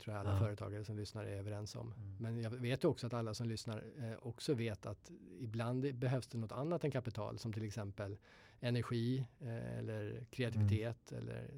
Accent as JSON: {"language": "Swedish", "country": "Sweden", "said": "Men då förklarade jag för henne att jag är svensk så jag har 5 veckors semester."}